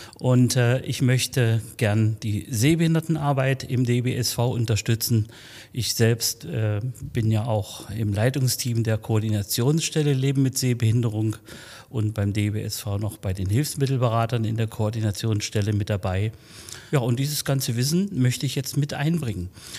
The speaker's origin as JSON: {"language": "German", "town": "Wernigerode", "region": "Saxony-Anhalt", "country": "Germany", "tie": "born there", "said": "Ich bin 1964 geboren in Wernigerode und wohne auch immer noch im Harz."}